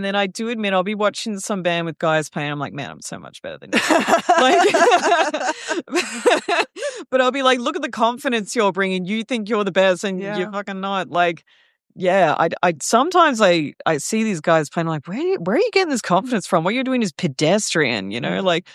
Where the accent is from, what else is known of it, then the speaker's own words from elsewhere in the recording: Ireland; I'm Irish. I need the small talk.